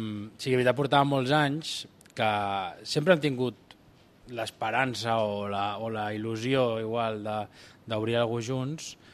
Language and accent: Catalan; Canet de Mar, Catalonia, Spain; jo sóc de Canet de Mar, d'un poble d'aquí del Maresme, 40 quilòmetres aquí al costat. I, bueno, sóc d'origen... Bueno, els meus pares són de Xile, però van arribar fa l'any 78 o així.